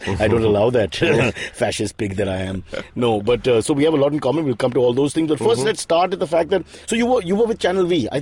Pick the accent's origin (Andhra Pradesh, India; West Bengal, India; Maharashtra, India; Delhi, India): Maharashtra, India; born there; I was born in Mehboob.